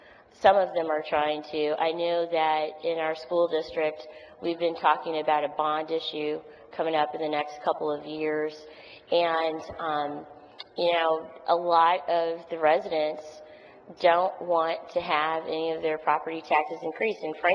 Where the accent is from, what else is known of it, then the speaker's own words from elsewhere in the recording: St. Louis, Missouri, United States; I'm not from Kansas City. I'm from St. Louis, and I have municipalities that have red lights, red light cameras.